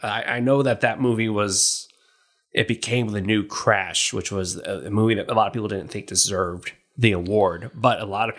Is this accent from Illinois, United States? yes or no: no; Texas, United States; Go easy on us. We're from Texas, you know.